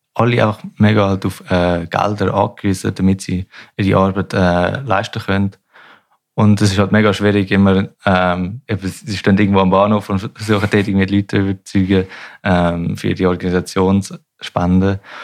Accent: Langnau, Bern, Switzerland; Wir kommen beide aus Langnau

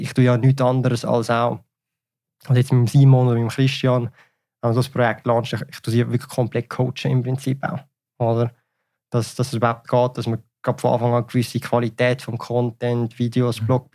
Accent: Switzerland; Ich bin da geboren in der Schweiz, man hört es vielleicht auch, und auch, ich habe den Schweizer Pass. Und auch wenn ich jetzt halb Ungarn, halb Vietnames bin, genetisch gesehen, von den Eltern und alles, also ich fühle mich halt trotzdem in der Schweiz

